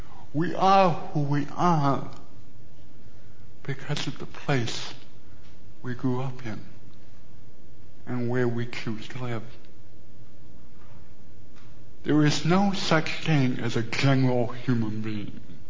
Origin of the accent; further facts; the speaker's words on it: Detroit, Michigan, United States; accent: Midwestern; I'm a Michigander by the core. I was raised in South Detroit. I never thought about being a Midwesterner, but every way I think and every way they act, and even the way I sound